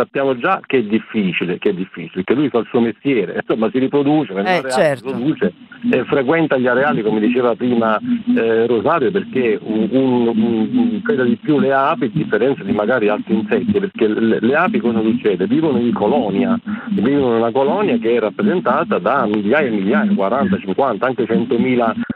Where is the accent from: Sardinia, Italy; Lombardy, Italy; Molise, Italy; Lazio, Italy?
Molise, Italy; sono della parte, sono molisano